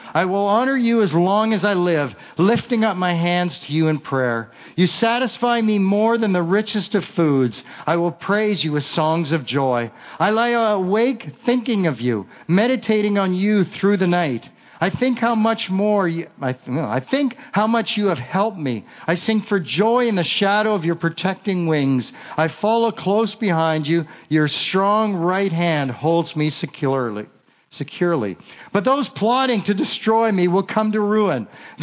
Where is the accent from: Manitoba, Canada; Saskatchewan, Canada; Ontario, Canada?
Ontario, Canada; Kitchener; moved away as an adult; now in Calgary, Canada; Now, I grew up down east, Kitchener, Ontario. That's where I was born and raised.